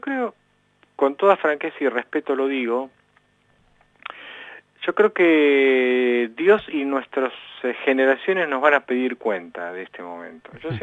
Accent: Argentina

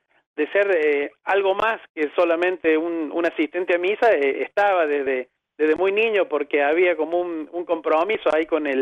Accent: Córdoba, Argentina; Viste que la chispa nuestra, lo repentino que somos para la salida, es algo que se mama desde la cuna, digamos, en nuestra docta ciudad.

